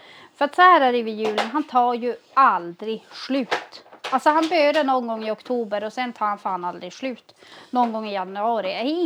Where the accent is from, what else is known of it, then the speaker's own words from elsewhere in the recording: Arjeplog, Norrbotten County, Sweden; för vi är ju ursprungligen från Arjeplog, både jag och Therese, och då pratar man så här, helt enkelt.